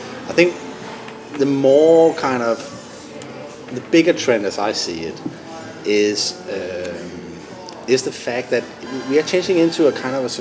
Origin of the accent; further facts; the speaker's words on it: Denmark; accent: Danish; English is a second language; now in San Francisco, United States; We are originally a Danish company, thus my funny accent.